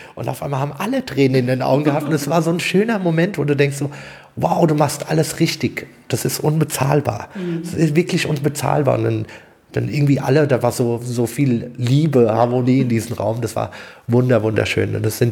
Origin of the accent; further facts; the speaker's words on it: Hesse, Germany; ich komme ja aus Hessen.